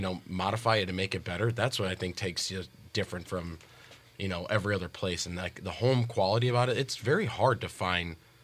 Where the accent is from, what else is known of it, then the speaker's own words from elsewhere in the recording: Puerto Rico; I am Puerto Rican